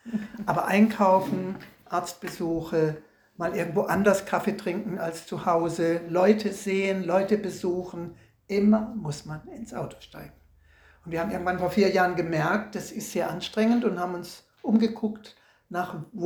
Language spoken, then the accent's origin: German; Baden-Württemberg, Germany; ich bin und bleibe ein Schwarzwaldmädel. Ich gehe jetzt in 3 Wochen zurück an meinen Geburtsort im Schwarzwald und wohne dann 1 Stunde entfernt von Freiburg, eine gute Stunde entfernt von Basel und 1,5-2 Stunden von Zürich.